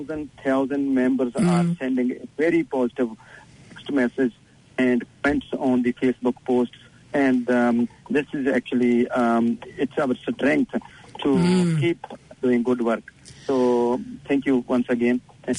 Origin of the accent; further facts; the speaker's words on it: New Zealand; I can say that being New Zealander